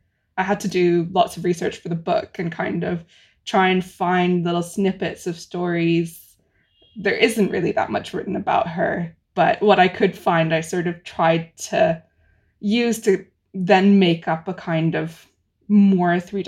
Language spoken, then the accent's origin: English; Jerusalem, Palestine; I am Palestinian and I was brought up in Jerusalem and it's where my family is.